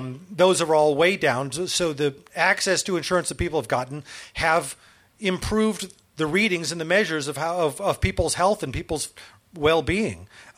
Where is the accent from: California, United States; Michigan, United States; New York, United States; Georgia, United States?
Michigan, United States; would have brought down my home state, Michigan, northern Ohio, Indiana, parts of Illinois.